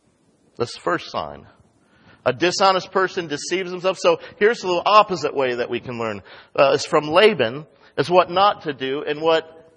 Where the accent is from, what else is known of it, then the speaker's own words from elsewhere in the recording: United States; I myself, growing up in American culture, have made myself the victim far too many times.